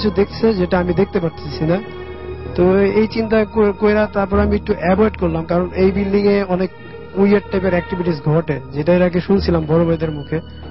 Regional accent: Barisal, Barisal Division, Bangladesh; now in Dhaka, Bangladesh; আমি ঢাকার কচুঘাট থেকে এসেছি ক্যান্টনমেন্ট, আর আমার বাড়িও বরিশালে।

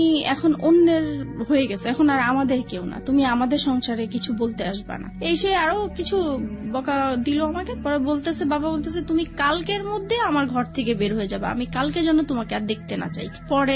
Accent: Dhaka, Dhaka Division, Bangladesh; যেহেতু ঢাকায় বড় হয়েছি

